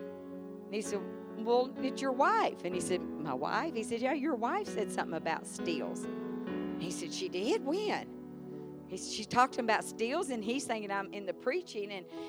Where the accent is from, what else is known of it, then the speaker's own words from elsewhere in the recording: Southern United States, United States; accent: southern; But I guess with my southern accent, it just didn't come out quite right.